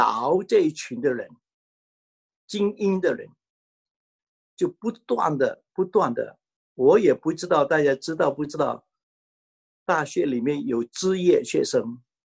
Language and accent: Chinese; Fuzhou, Fujian, China; 他一知道我是福州人，